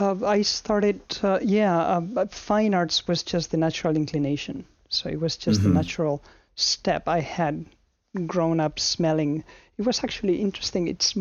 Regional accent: Madrid, Community of Madrid, Spain; I was born and raised in Spain, in Madrid

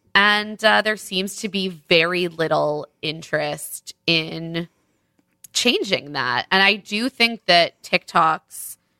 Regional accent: New York City, New York, United States; as a New Yorker, you should be aware of the fact that people very often recognize someone

